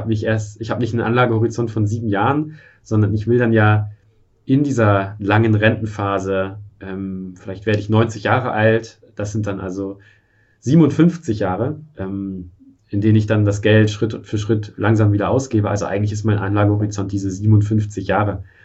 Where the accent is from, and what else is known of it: Germany; born there